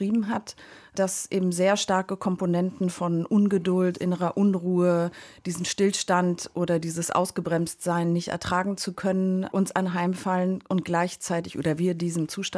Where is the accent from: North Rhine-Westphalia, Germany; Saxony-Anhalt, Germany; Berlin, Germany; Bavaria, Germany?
Berlin, Germany; ich glaube, dass tatsächlich meine Erfahrung als Berlinerin mich auch sehr geprägt hat, weil ich schon in früher Kindheit damit vertraut war, dass es eben Grenzen gibt